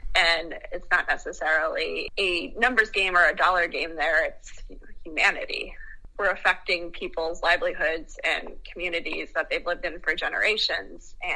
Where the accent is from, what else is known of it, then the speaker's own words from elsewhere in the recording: Oregon, United States; moved away as an adult; So I came from Oregon, and we saw big fires out there, and we always had fires